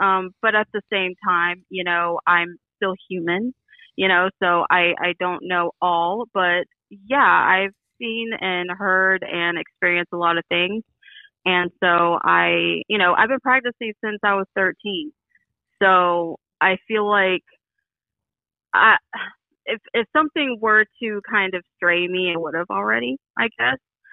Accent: Florida, United States; I'm from Florida.

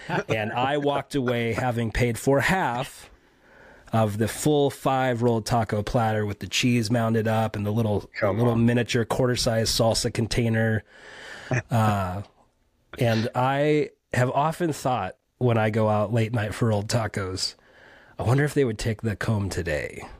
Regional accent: Phoenix, Arizona, United States; But growing up in Phoenix, so this is like high school years of the mid to late 90s

